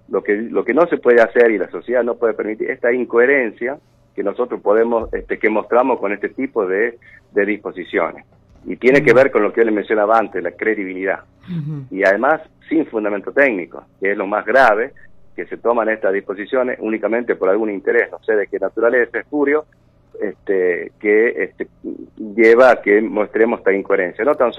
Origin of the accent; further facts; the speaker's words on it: La Rioja, Argentina; Y somos los mismos riojanos que tenemos que decidir.